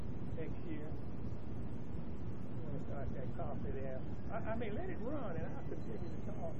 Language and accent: English; Anniston, Alabama, United States; born there; I was born in Anniston, Alabama.